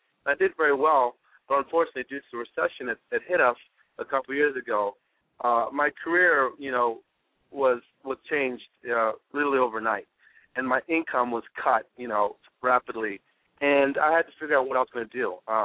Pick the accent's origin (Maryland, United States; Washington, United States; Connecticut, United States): Maryland, United States; Baltimore; I'm from Baltimore, Maryland, actually.